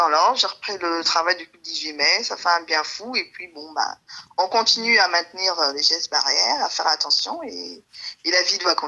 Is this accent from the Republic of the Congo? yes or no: yes; Brazzaville, Republic of the Congo; also born or lived in Pointe-Noire; Alors moi j'ai grandi au Congo à Brazzaville, en Brazzaville et Pointe-Noire, c'est un petit pays à côté du l'ex-Zaïre pour ceux qui veulent se situer où ça se trouve.